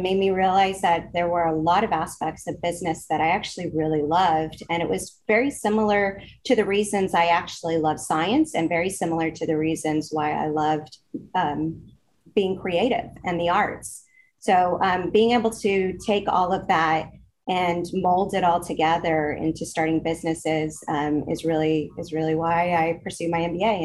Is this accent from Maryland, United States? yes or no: no; Texas, United States; I was born and raised in Texas, so a Texan, and I actually grew up mostly in the arts.